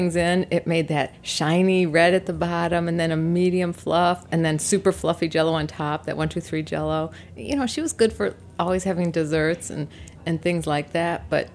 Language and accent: English; Cleveland, Ohio, United States; Cleveland.